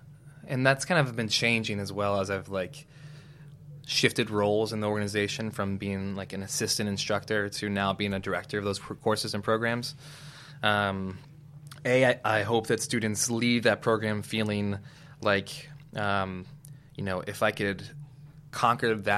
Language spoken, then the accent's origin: English; Indiana, Pennsylvania, United States; So when I grew up in Indiana, Pennsylvania, I grew up in a very, like, small bubble. Our town's a small bubble.